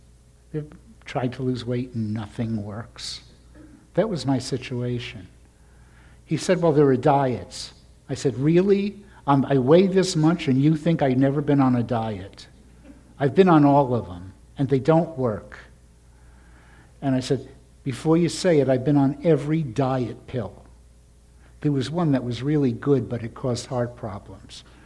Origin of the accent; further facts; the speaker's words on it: New York, United States; You know, I'm from New York, and if you couldn't tell